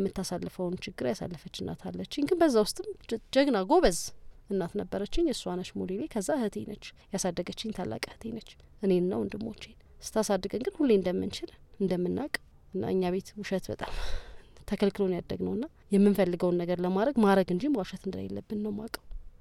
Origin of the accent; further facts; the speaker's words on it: Addis Ababa, Ethiopia; የአዲስ አበባ ልጅ፣ የፒያሳ ልጅ ነኝ። እንደ ማንኛውም የአዲስ አበባ ነዋሪ ነው ያደግኩት።